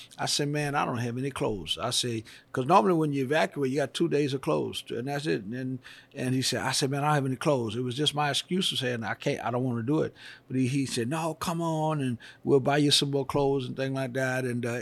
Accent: New Orleans, Louisiana, United States; I know I'm born and raised in New Orleans. I know we like jazz funerals, but I'm no mood for a funeral.

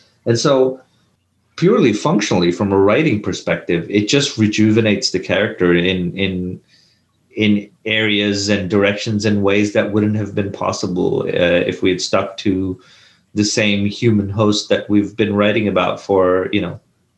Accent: India; when I was a kid growing up in India

